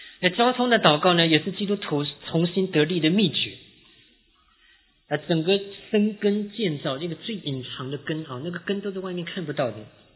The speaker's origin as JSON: {"language": "Chinese", "country": "China", "said": "我们中国人都是坐两桌"}